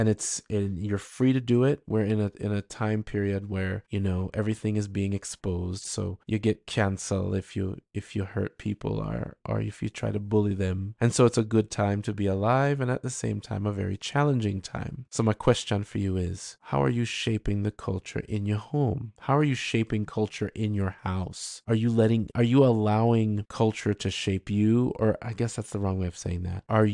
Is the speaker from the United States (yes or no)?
yes; United States; a young man born and raised in the United States with parents from Jamaica